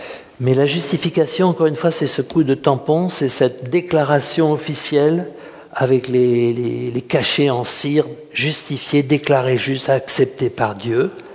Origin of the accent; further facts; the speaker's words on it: France; accent: French; J'aurais peu à peu perdu mon accent français